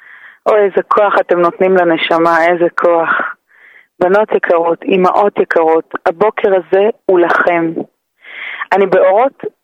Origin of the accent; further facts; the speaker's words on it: Beit Shemesh, Jerusalem District, Israel; כמו שאתם מכירות אותי, אני מבית שמש